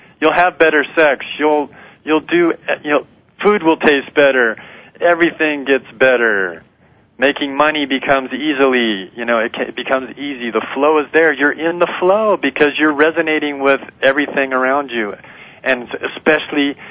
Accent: Arizona, United States; moved away as an adult; also born or lived in California; I'm originally from Arizona.

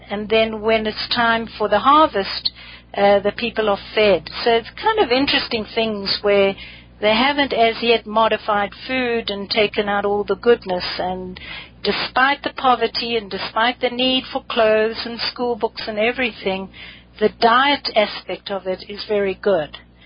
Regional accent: South Africa; I come from South Africa

